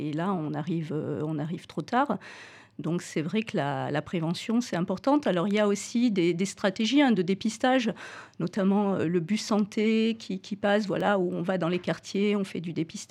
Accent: Vichy, Auvergne-Rhône-Alpes, France; also born or lived in Clermont-Ferrand / Cantal; now in Valence, France; En fait, j'ai passé une partie de mon enfance à Vichy, dans l'Allier, donc en Auvergne. J'ai fait mes études à Clermont-Ferrand. Ensuite, j'ai été installée 3 ans dans le Cantal, qui est une belle région, et je suis installée sur Valence depuis 2003.

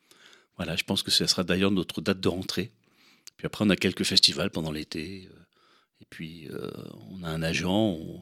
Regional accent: Paris, Île-de-France, France; Alors, je suis parisien, je suis né à Paris.

